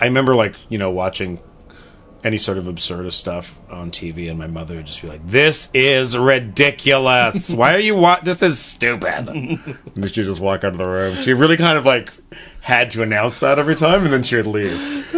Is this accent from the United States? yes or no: no; Canada; I grew up in Canada